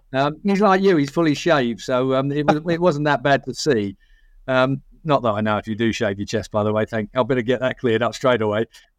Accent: England, United Kingdom; And despite the fact we're English and usually causing a whole lot of trouble down there as much as we possibly can.

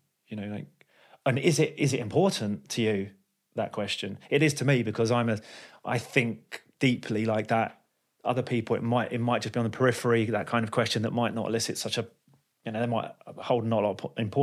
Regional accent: London, United Kingdom; oh, I'm from London.

